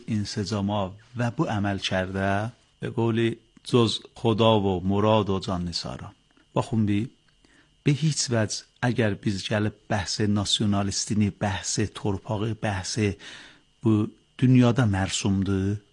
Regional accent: Ardabil, Ardabil Province, Iran; mən Ərdəbildən gəlmişəm, ezab olmuşam bura.

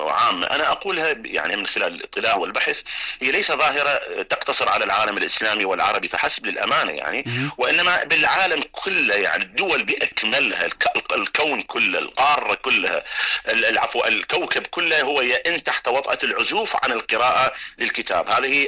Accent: Iraq

